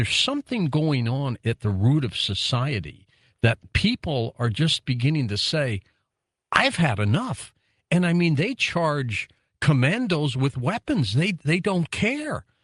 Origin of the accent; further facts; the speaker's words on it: Detroit, Michigan, United States; Well, Detroit's my hometown. I was born there.